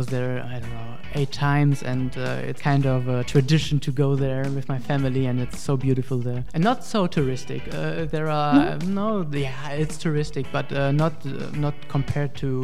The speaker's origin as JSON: {"language": "English", "country": "Germany", "second_language": "English", "lives_now": "Italy", "said": "I'm from Germany, I'm 22 years old and I study journalism."}